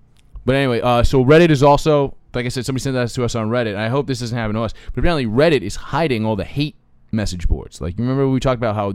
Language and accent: English; New York, United States; Yeah, growing up in New York, you just kind of, there may be some people out there